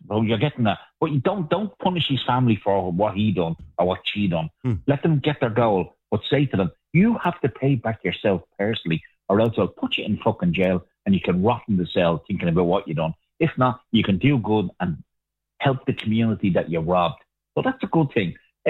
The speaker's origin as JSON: {"language": "English", "country": "Ireland", "said": "That's not our country now. That's not where we fucking live. That's not being Irish."}